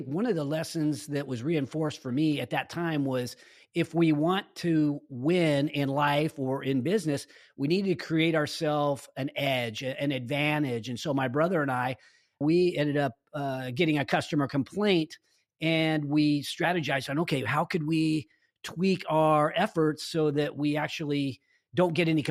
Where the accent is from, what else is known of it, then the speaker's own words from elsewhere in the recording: Roseville, California, United States; now in Loomis, United States; Yeah, I grew up in Roseville and I live in Loomis today, so I haven't gone too far.